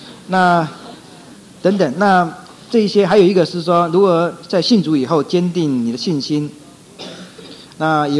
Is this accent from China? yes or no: no; Taiwan; born there; 我自己在台湾出生的